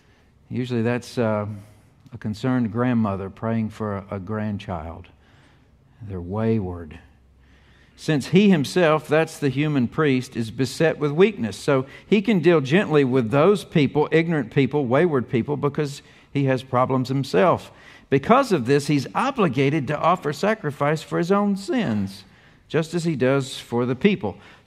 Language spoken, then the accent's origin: English; United States; I don't have access to the president as an American, even though I voted for him.